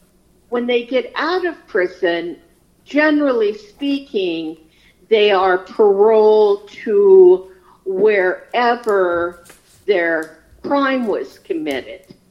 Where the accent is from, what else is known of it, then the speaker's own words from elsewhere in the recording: Rocky Boys, Montana, United States; I'm from Rocky Boys.